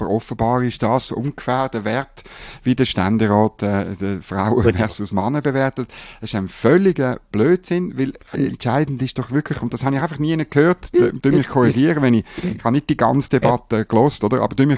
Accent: Bern, Switzerland; Ich als Berner weiss, von was ich rede, oder?

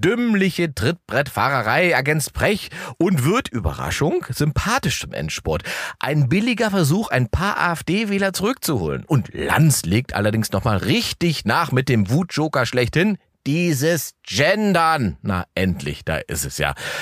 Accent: East Germany, Germany; Und da mische ich mich als Ossi gerne mal mit ein, denn wir Ossis sind schon zu allem erklärt worden.

